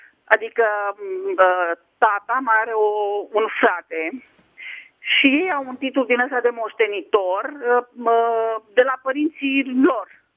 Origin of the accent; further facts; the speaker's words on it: Prahova, Romania; Sunt din Prahova.